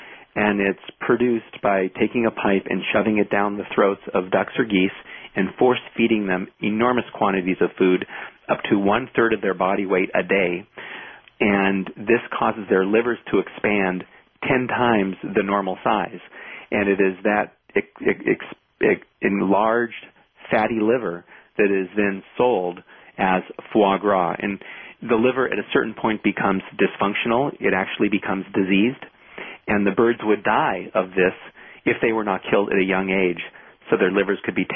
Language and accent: English; Los Angeles, California, United States; I grew up in Los Angeles, and when I was younger, I actually, you know, I grew up in Hollywood and would do commercials for places like McDonald's and Kentucky Fried Chicken